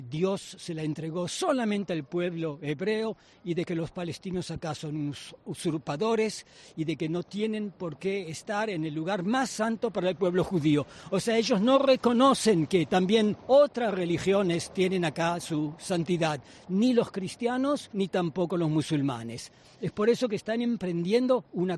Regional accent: Israel

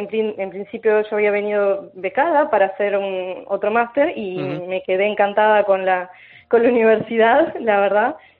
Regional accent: Uruguay; moved away as an adult; now in Jaén, Spain; Yo en realidad soy de Uruguay, pero bueno, me gané una beca para venir a hacer otro máster en turismo sostenible. Uh-huh. Y bueno, aquí me quedé, en Jaén, encantada en Jaén.

